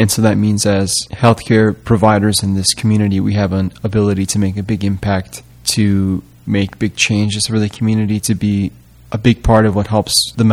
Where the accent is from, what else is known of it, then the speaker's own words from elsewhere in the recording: Chicago, Illinois, United States; now in Wisconsin, United States; I'm from Chicago, Illinois. I went to the University of Illinois at Chicago for med school, and this is my first time living in Wisconsin.